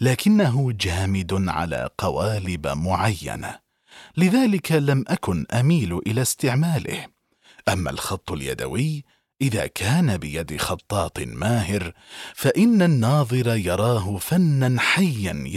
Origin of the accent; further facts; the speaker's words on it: Baghdad, Baghdad Governorate, Iraq; also born or lived in Mosul; مسقط رأسي مدينة الموصل، لكننا نزحنا عنها إلى بغداد، وهناك ترعرعت وتلقيت دراستي الثانوية والجامعية.